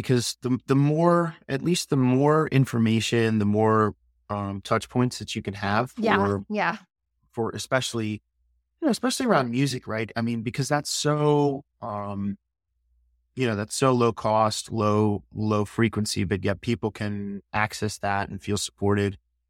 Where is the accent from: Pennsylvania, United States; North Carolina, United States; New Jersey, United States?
Pennsylvania, United States; Wyomissing; it's literally probably the most famous person in the world is from my little hometown in Wyomissing, Pennsylvania.